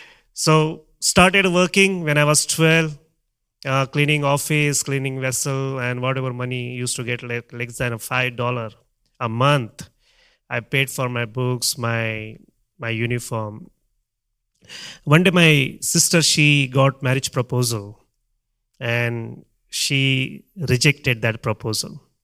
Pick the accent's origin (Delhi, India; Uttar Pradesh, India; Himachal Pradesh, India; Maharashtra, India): Maharashtra, India; Mumbai; I'm from Mumbai. I live with my wife Esther and my two children.